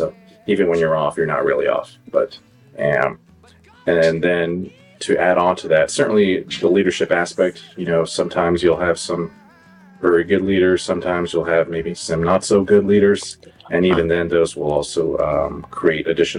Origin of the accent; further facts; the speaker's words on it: California, United States; also born or lived in Santa Cruz; I was born in Santa Cruz, California. However, I wasn't raised there. I was actually raised through a lot of different cities in Central California